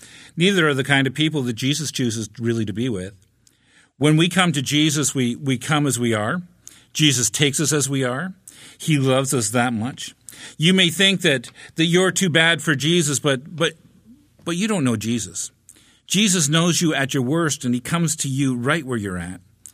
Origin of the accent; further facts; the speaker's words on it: Ontario, Canada; I grew up in the Ottawa Valley, in the country, between the village of Glasgow and the village of Braeside, a humble place.